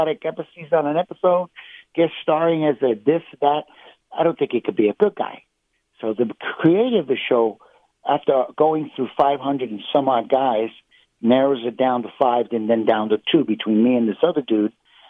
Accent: New York City, New York, United States; No, man. I grew up in Spanish Harlem. I rode the bus or the train.

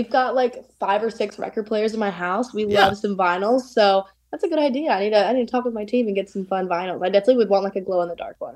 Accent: Tennessee, United States; I'm from Tennessee. So there's some country in there too.

